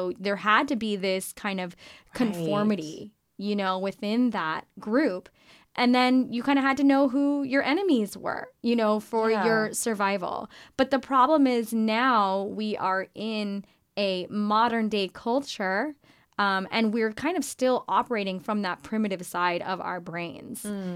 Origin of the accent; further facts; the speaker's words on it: United States; I'm like, I love America. I'm American.